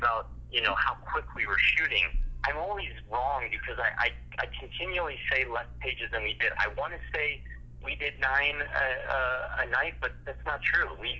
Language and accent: English; Texas, United States; I grew up in Texas, and, the Chicano movement and even the word Chicano was something that was very foreign to me until I came out to go to school at Stanford.